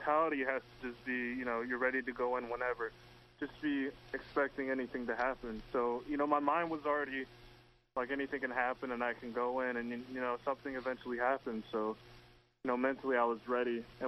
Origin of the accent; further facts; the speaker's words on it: Kansas City, United States; I played for Sporting Kansas City Academy in high school, you know, because I grew up in Kansas City, and then I went to St. Louis University